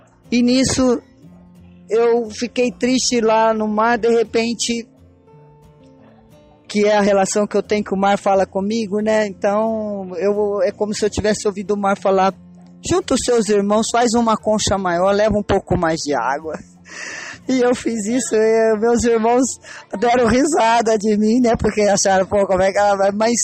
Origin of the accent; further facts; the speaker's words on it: Campinas, São Paulo, Brazil; sou de Barão Geraldo, Campinas